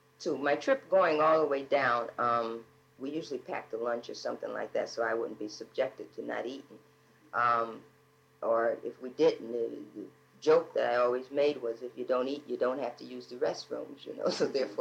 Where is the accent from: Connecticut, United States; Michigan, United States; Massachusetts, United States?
Connecticut, United States; being born and raised in Connecticut, I was aware of Jim Crow activities, but I had never experienced any.